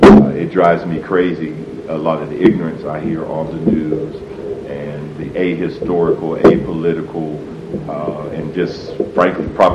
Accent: Pittsburgh, Pennsylvania, United States; lifelong Pittsburgher. So I like to say, when people want to get in fancy introductions, I'm a brother from Homewood.

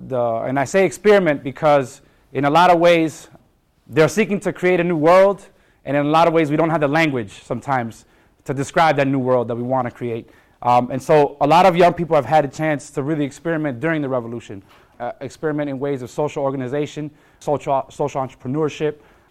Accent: Chicago, Illinois, United States; now in Bronx, United States; We're originally from Chicago, and for the last 15 years, we've been in the South Bronx.

